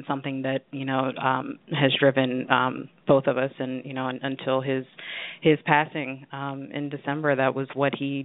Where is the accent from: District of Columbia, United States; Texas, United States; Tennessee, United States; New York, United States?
District of Columbia, United States; Washington; I'm a DC native, and being able to do these things in my hometown has just really been a fantastic experience.